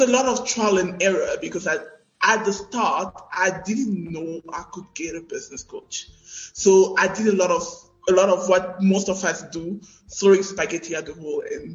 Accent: South Africa; I'm a girl from South Africa. I live in Bellevue, Cape Town.

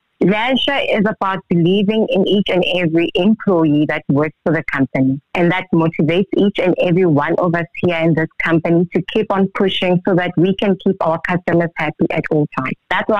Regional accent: South Africa; born there; I was born here in South Africa.

